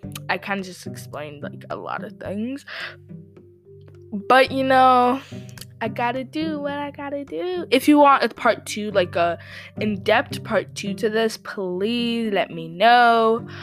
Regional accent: Ghana; I'm from Ghana. And actually, no, I'm not born in Africa. I'm sorry. I'm originated from Africa. So yeah, I know how to do Afrobeat dances.

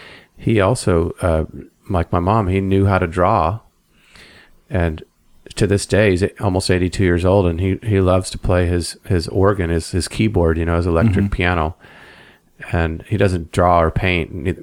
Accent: Santa Barbara, California, United States; also born or lived in Ojai / Ventura; Yeah, I was born in Ojai. And I grew up most of my life here in Santa Barbara. I lived a few short years in Ventura, and when I was about four, I moved here.

